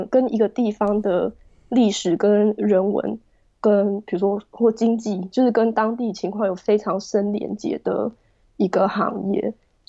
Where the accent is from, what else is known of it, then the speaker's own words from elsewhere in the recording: Taiwan; also born or lived in United States; now in Berlin, Germany; 然后我是在台湾长大